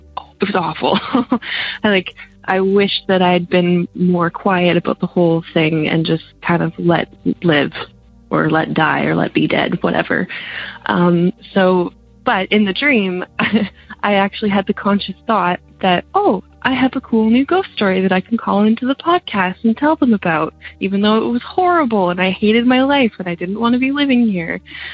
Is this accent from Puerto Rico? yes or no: no; British Columbia, Canada; I just moved into a new apartment in a new city. I grew up in the Okanagan, and I was very comfortable back where I used to live. I lived there my whole life